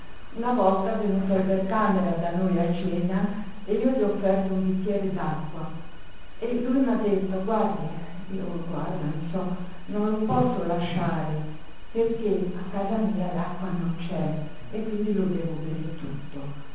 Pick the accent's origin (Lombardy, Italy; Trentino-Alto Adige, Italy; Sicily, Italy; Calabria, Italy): Lombardy, Italy; Milan; io sono milanese